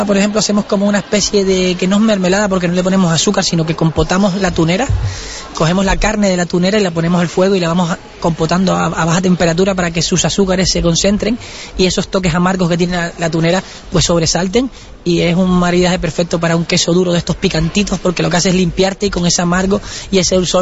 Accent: Canary Islands, Spain; es la carne que nos identifica como canario

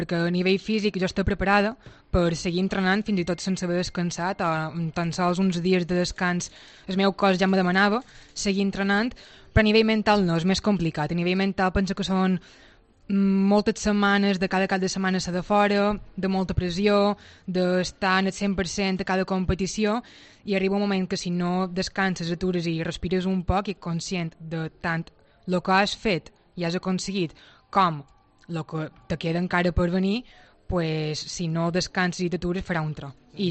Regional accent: Muro, Balearic Islands, Spain; en el meu poble, a Muro

